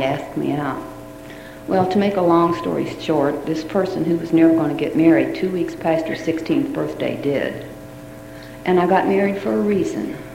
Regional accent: Louisville, Kentucky, United States; born there; I am the oldest of nine children, and I was born in Louisville.

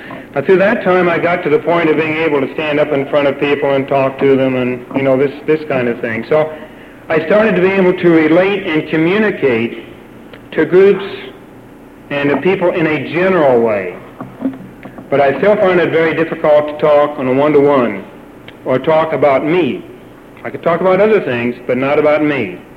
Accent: Columbus, Ohio, United States; I grew up in Columbus, Ohio, not that that makes any difference

